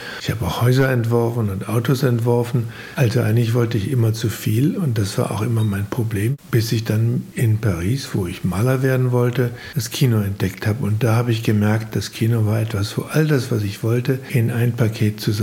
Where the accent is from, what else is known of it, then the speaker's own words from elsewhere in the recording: Düsseldorf, North Rhine-Westphalia, Germany; Ich habe halt wirklich gedacht, dass die Welt so ist wie bei uns in Düsseldorf, also alles in Schutt und Asche.